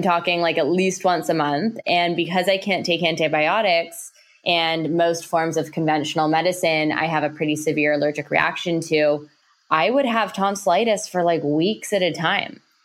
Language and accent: English; Toronto, Ontario, Canada; Yeah. So I'm Canadian. I grew up in Toronto.